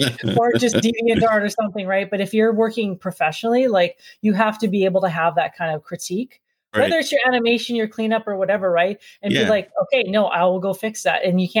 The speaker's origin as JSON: {"language": "English", "region": "California", "country": "United States", "said": "Just because I'm from California as well."}